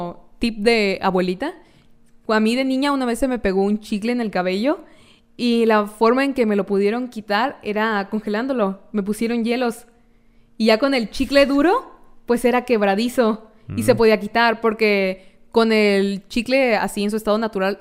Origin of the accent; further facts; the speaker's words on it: Sinaloa, Mexico; soy de Sinaloa, hace mucho calor